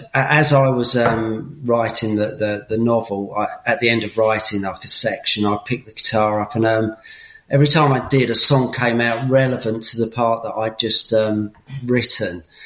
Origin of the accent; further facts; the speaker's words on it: St Albans, East of England, United Kingdom; also born or lived in Watford; Yeah, I was born in Watford in 1966, Watford General. But we moved to Chiswell Green in St Albans, and that's where I spent my childhood.